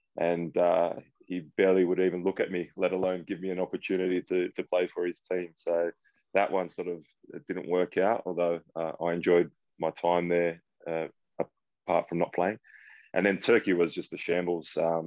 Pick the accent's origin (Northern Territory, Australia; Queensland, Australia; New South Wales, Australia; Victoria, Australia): New South Wales, Australia; St Clair; I grew up in Western Sydney in St. Clair. It's a big rugby league.